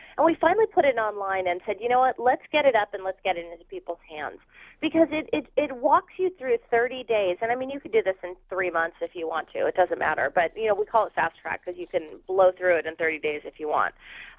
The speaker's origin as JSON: {"language": "English", "town": "New York City", "region": "New York", "country": "United States", "tie": "born or raised there", "said": "Like I went to New York recently, and I grew up in New York."}